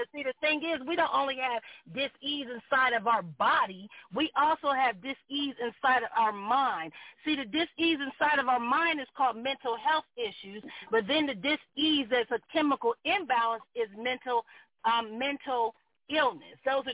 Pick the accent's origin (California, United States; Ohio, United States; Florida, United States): Ohio, United States; Columbus; From the very time I was born to me growing up in Columbus, Ohio, in church, my whole entire childhood, to my early adulthood